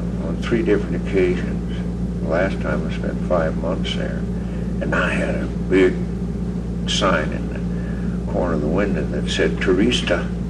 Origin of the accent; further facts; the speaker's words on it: Amarillo, Texas, United States; born there; I'm an American citizen. I was born in Amarillo, Texas, but I'm an American citizen, same as you are.